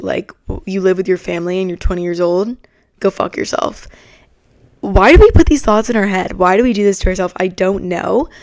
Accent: Atlanta, Georgia, United States; So I just got back from Atlanta, Georgia, my hometown, about 5 days ago.

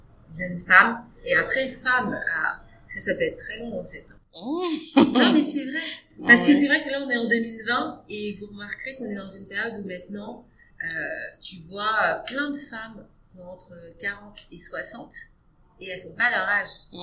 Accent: France; parce que je suis française mais avec une culture différente

